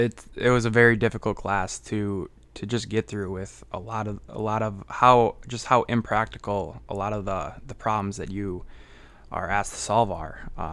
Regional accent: Stevens Point, Wisconsin, United States; I am from Wisconsin, a small town, Stevens Point.

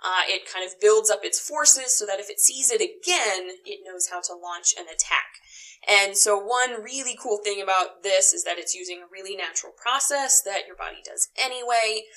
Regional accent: Lebanon, Indiana, United States; I'm originally from Lebanon, Indiana, down near Indianapolis.

